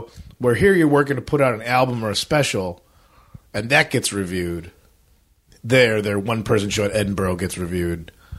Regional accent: Australia; We're like, nah, I'm Australian.

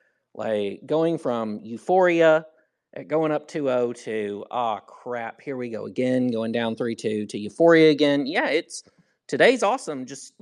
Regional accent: United States; So as an American, I can kind of get it.

